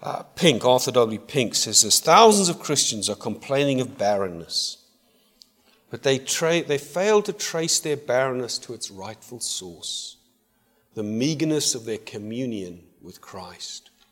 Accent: South Africa; also born or lived in United States; now in United Kingdom; I grew up in South Africa. I live in England. I've lived in Europe. I've lived in the States, but mainly in the southern, warmer states. My parents live in England

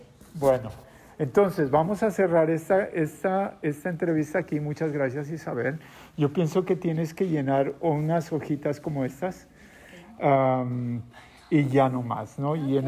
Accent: Colombia; yo soy colombiano y recuerdo creciendo que transmitían la misa a través de la televisión nacional

